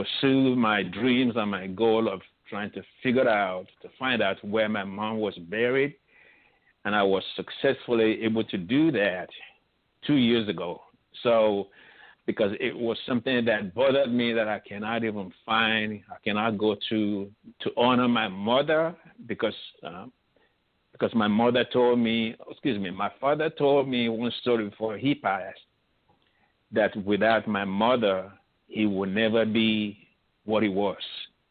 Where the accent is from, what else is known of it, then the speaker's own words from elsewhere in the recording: Nigeria; the city where I grew up in Nigeria